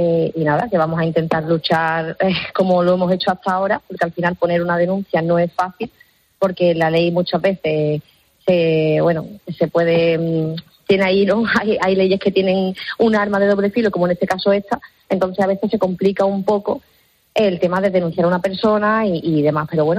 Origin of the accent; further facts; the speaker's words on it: Seville, Andalusia, Spain; somos de Sevilla